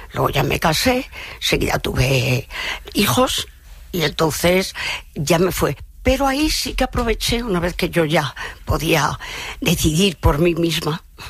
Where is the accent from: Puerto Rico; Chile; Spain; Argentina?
Spain; Asturias; born there; Yo nací en Asturias, uh-huh. Y toda mi familia, mis bisabuelos, tatarabuelos, abuelos, padres, todos son de Asturias, de un pueblecito, bueno, los antepasados ya eran más diversificados